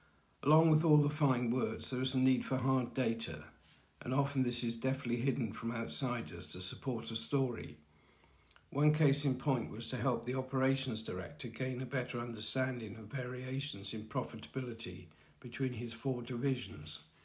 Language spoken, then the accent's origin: English; Wales, United Kingdom; I loudly shouted, "David, I'm Welsh."